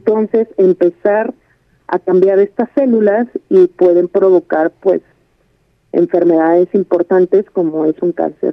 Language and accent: Spanish; Mexico; nosotros como mexicanos debemos de tener mucho cuidado